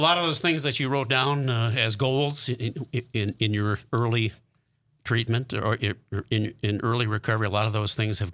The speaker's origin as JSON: {"language": "English", "town": "Milwaukee", "region": "Wisconsin", "country": "United States", "tie": "born or raised there", "moved": "yes", "lives_now": "Bismarck, United States", "said": "And I'm from a big city. we moved here 1981 here to Bismarck, Mandan. And. Mm-hmm. But my hometown is Milwaukee"}